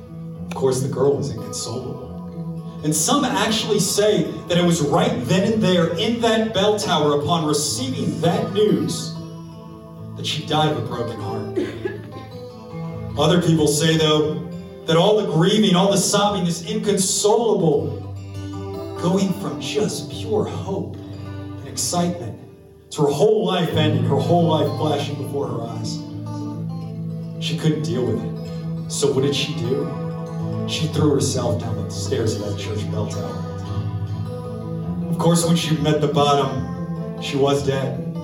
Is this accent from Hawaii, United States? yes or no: no; New Orleans, Louisiana, United States; We're from New Orleans.